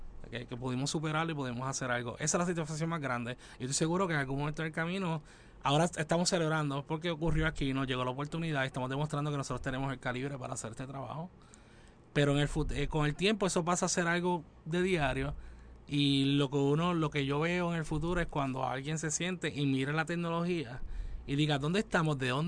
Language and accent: Spanish; Puerto Rico; Yo me crié en Puerto Rico, estudié aquí, estudié el doctorado en la Universidad de Michigan, decidí regresar